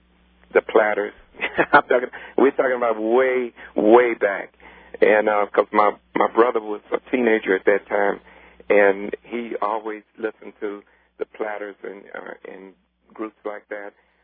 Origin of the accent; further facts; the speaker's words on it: San Antonio, Texas, United States; We're from here in San Antonio, Texas, born and raised.